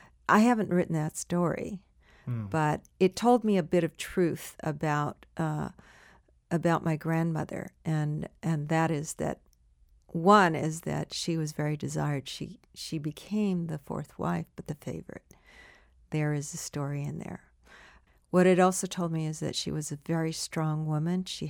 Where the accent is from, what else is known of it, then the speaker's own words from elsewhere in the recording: United States; I wanted an American in part because I am an American